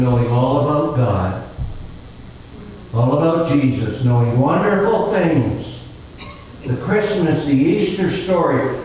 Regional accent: Brantford, Ontario, Canada; also born or lived in Maritimes; I grew up in Brantford, Ontario. I was born in the Maritimes, but my family moved to Ontario. And I grew up in Brantford, Ontario

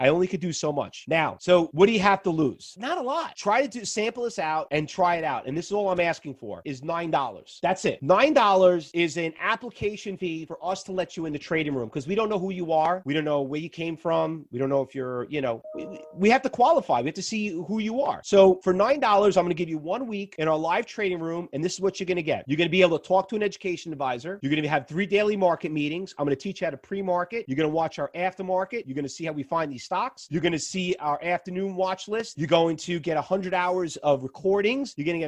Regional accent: New York, United States; born and raised in New York, we're really more stock traders.

